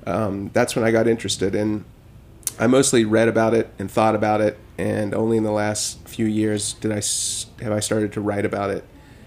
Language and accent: English; Charleston, West Virginia, United States; moved away as an adult; It was Charleston, West Virginia, which is about an hour away from the city we're writing about, which is more than a little ironic.